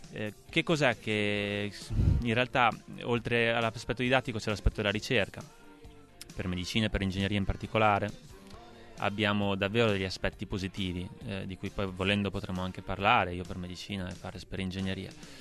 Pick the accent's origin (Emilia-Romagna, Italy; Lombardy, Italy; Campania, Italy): Emilia-Romagna, Italy; Mirandola; now in Terni, Italy; Io sono di Mirandolo, mi fa molto piacere che si parli di una terra che in questi giorni sta passando davvero momenti difficili. Ormai sono anche ternano, però non solo mirandolese.